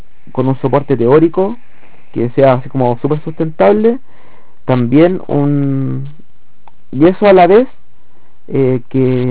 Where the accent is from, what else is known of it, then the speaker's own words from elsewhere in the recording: Chile; siempre recordando que somos chilenos, que hay un tema de cultura tradicional chilena que es súper importante